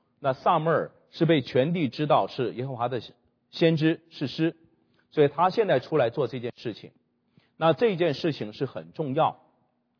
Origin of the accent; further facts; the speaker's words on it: China; 比如说我们中国人拜灶王爷啊，他是专门管吃饭的